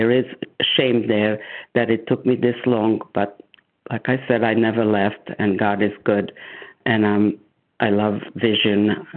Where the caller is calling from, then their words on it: Florida, United States; from South Florida.